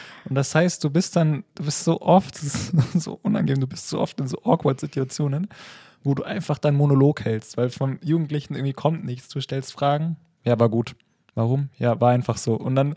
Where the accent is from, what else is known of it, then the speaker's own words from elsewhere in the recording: Ingolstadt, Bavaria, Germany; Aus Ingolstadt.